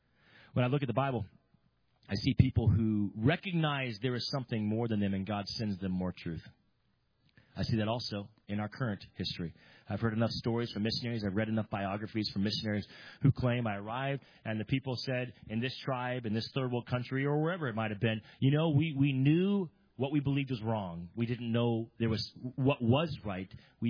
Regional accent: California, United States; I'm from California, never been to New York City before in my life.

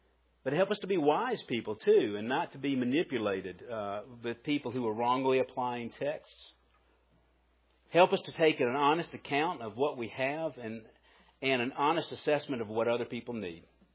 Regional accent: Colombia; I'm a little sensitive to that because I came from Colombia, and everybody's been to Colombia.

